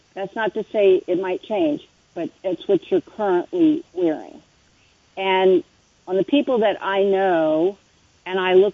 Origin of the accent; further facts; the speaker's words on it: Maryland, United States; also born or lived in Pennsylvania; I live in Maryland. I've lived in Maryland all my life. I was born in Pennsylvania, but been in Maryland most of the time.